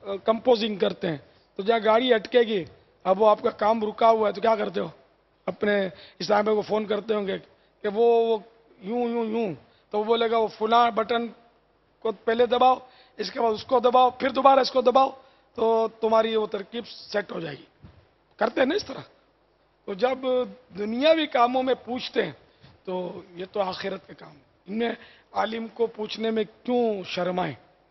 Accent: Pakistan; اب پاکستان کا جھنڈا تو ہم پاکستانی ہیں تو لگائیں گے ہی نظر، پاکستان کی پیدائش ہے میری، تو ہمارا وطن ہے.

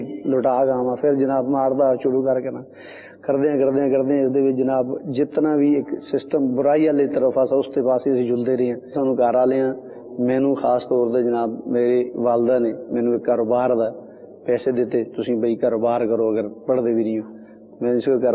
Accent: Muzaffarabad, Azad Kashmir, Pakistan; مظفر آباد کشمیر کا رہنے والا

